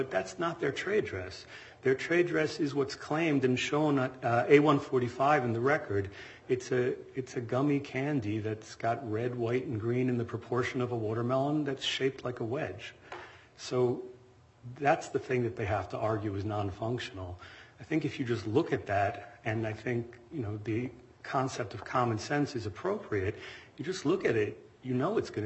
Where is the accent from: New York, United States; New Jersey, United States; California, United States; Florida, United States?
New Jersey, United States; I'm from New Jersey.